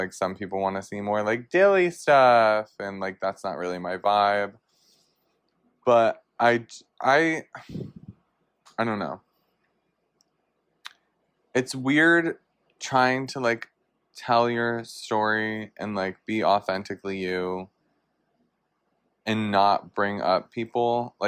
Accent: New York, United States; I'm from New York, so it's kind of a long haul.

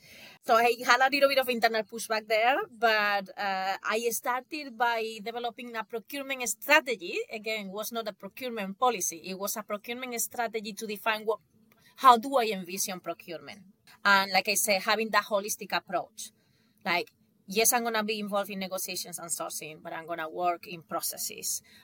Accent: Granada, Andalusia, Spain; I know you are in Malaga, well, in Granada, my hometown.

